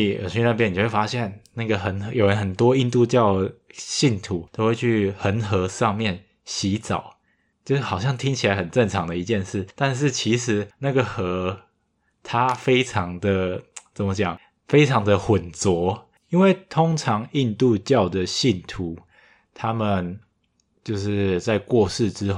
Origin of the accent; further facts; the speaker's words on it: Taiwan; 我前面说我就说我是台湾人的